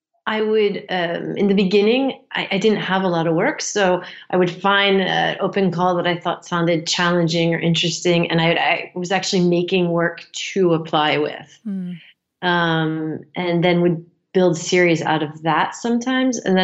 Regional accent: United States; And then for me as an American, and then I thought, I can't afford this.

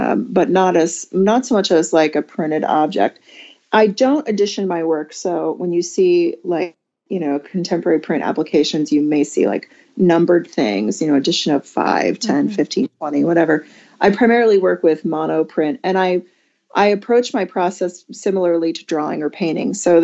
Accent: Northeast, United States; moved away as an adult; You know, after growing up in the Northeast and living there for, I guess, the first, 32, 33 years of my life

